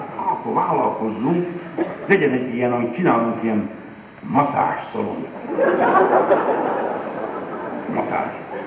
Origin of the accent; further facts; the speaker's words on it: Budapest, Hungary; Pesten Kőbányán nevelkedtem, illetve kezdetben több időt töltöttem Kőbányán. Aki ismerős arra, Sibrik Miklós tele, téglagyár, szóval frankó értelmiségi környék.